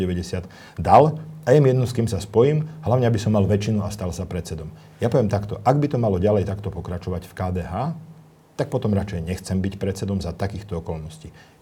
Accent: Bratislava, Bratislava Region, Slovakia; ja pochádzam z Bratislavy, študoval som v Prešove

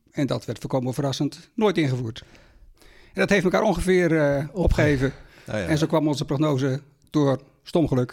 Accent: South Holland, Netherlands; now in Gouda, Netherlands; Zowel Anita, mijn echtgenote, als ik zijn geboren en getogen in de Alblasserwaard. Dus een echte Goudenaar word je dan nooit meer.

